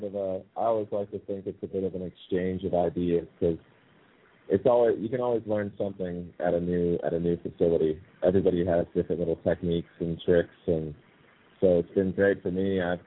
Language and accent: English; San Diego, California, United States; It's always been my biggest passion growing up in San Diego. I was right by the beach